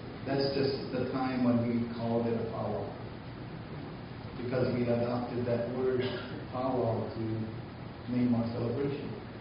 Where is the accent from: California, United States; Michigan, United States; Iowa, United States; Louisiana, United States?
Iowa, United States; which allows us to be just one of the groups in Iowa that are proud of our being Indian.